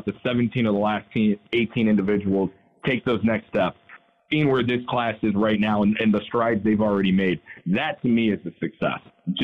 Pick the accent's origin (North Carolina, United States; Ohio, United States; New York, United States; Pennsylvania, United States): Ohio, United States; I'm a huge Cleveland Browns fan, because I grew up in Northeast Ohio